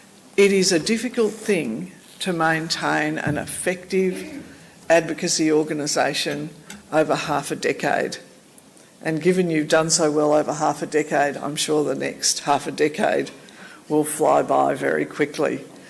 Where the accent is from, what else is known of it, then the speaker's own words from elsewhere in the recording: Australia; I think I can say that as an Australian, all Australians benefit greatly from what you